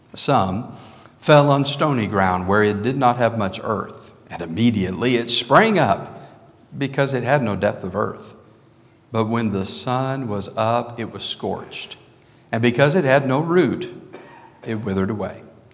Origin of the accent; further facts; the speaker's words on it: New Mexico, United States; Where I grew up in New Mexico, we had irrigation from the Rio Grande that irrigated our fields